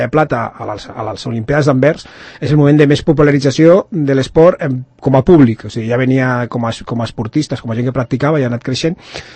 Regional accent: Madrid, Community of Madrid, Spain; perquè jo soc de Madrid

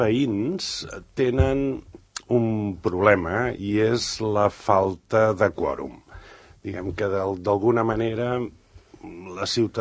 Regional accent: Sabadell, Catalonia, Spain; also born or lived in Barcelona; now in Sant Cugat del Vallès, Spain; vaig néixer a Sabadell, vaig viure molts anys a Sabadell, després vam anar a Barcelona i he estat molts anys vivint a Barcelona, i enyorava el Vallès

